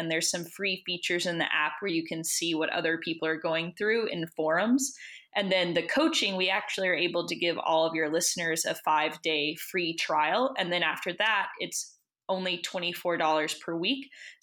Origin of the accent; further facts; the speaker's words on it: Tennessee, United States; I grew up in Tennessee and there was very, very little sex education in the public school system.